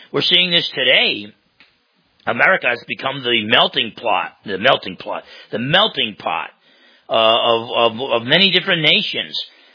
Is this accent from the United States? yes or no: yes; Caldwell, New Jersey, United States; also born or lived in Newark / East Orange; I was born in Newark in a hospital and first 4 years of my life, East Orange, New Jersey. Then my dad got us 10 miles outside the city into Caldwell, New Jersey.